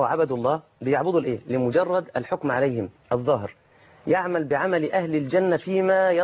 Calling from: Saudi Arabia; أنا اتصل من السعودية

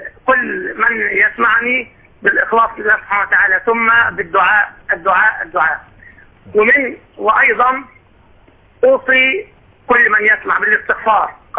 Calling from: Egypt; انا من مصر واعمل في ينبع.

